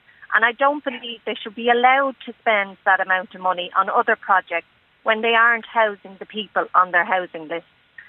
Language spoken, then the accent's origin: English; Dún Laoghaire, Leinster, Ireland; I was originally from Dunleary